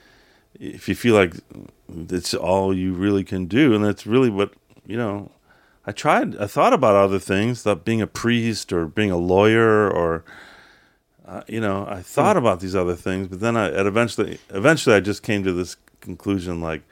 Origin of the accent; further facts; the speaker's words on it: Chicago, Illinois, United States; I'm Irish and I come from the south side of Chicago.